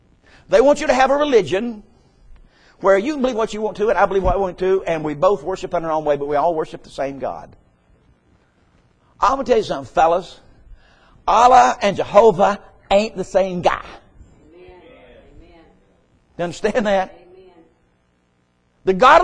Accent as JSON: {"language": "English", "region": "the South", "country": "United States", "said": "I'm an American. I'm a Southerner. I'm white. I'm a Baptist. I'm Christian."}